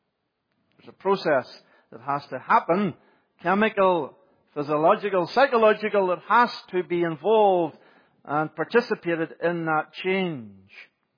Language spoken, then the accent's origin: English; Ireland; I can say that as an Irishman, I'm okay.